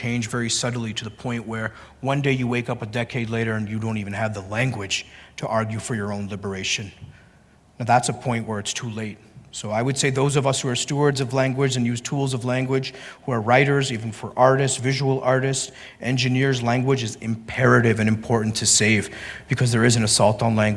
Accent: Canada; where I grew up in Canada

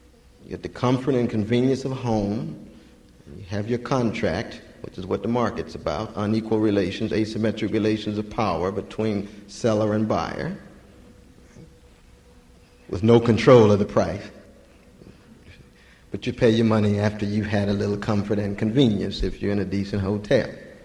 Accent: Sacramento, California, United States; When I was growing up in Sacramento, California, we used to slow dance in garages

